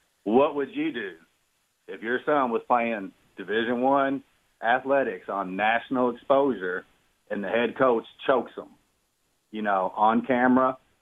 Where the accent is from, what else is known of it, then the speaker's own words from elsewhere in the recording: Louisville, Kentucky, United States; I'm from Louisville, Kentucky.